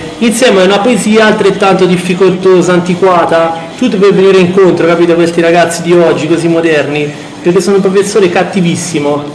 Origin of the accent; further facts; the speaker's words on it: Tuscany, Italy; accent: Tuscan; vabbè, la mia pronuncia toscana si sente, è inutile fare, cerchiamo di nasconderla